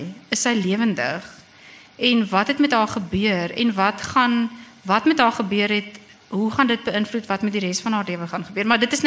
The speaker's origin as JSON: {"language": "Afrikaans", "town": "Bloemfontein", "region": "Free State", "country": "South Africa", "tie": "born or raised there", "also_born_or_lived": "Stellenbosch", "said": "het ek groot geword in Bloemfontein. Hoewel, nog voor Bloemfontein was daar nog ander goed ook. Ek het eintlik is ek gebore, die eerste paar jaar van my lewe het ek in Zimbabwe woonstelle in La Colline in Stellenbosch geblei."}